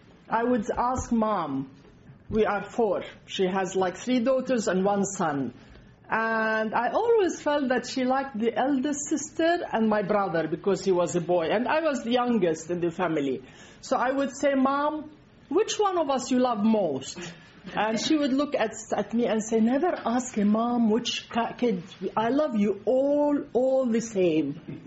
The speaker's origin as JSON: {"language": "English", "country": "Jordan", "tie": "born or raised there", "said": "became a refugee, and we went to Jordan, and I grew up in Jordan as a refugee"}